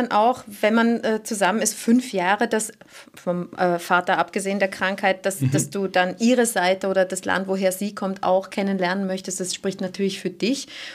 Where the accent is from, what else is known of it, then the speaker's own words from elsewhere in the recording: Switzerland; Ich komme ja aus der Schweiz.